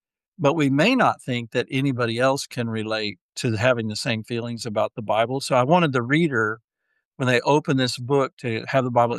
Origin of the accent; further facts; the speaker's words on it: Texas, United States; I've been a pastor a little over 33 years, and I grew up in Texas, and they sent me back to Texas